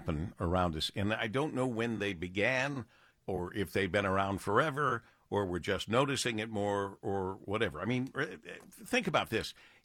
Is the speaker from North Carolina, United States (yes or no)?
no; Monroe, Michigan, United States; we used to have little block parties that kind of spur of the moment when I was growing up in Monroe, Michigan